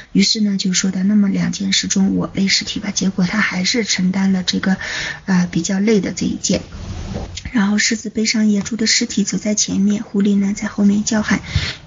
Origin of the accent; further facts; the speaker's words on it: China; 我们中国人有一句俗语叫做天下兴亡匹夫有责